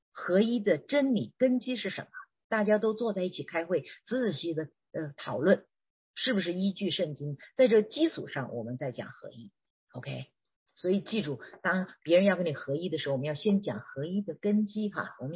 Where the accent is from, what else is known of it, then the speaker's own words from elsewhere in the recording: China; 我50多岁了，我小的时候在中国看的房子顶多3层4层